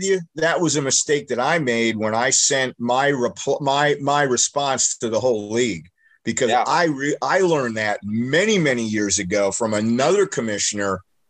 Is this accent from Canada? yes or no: no; Fort Myers, Florida, United States; We grew up here in Fort Myers.